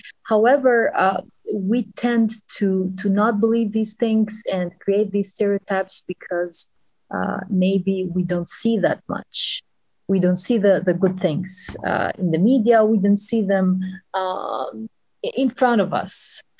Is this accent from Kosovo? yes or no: yes; Kosovo; There was this woman, when I told her that I'm from Kosovo, she gave me a free drink and all these things.